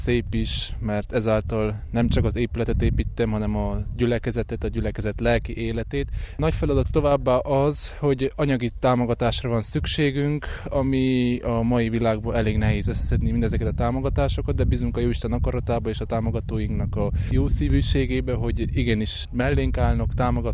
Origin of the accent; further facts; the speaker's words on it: Tărlungeni, Brașov County, Romania; Brassó megyéből származom, Tatrangból, Hétfaluból, Barcasági Csángó vagyok.